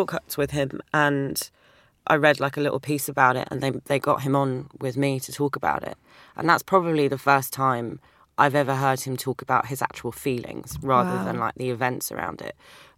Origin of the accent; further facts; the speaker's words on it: London, United Kingdom; growing up in North London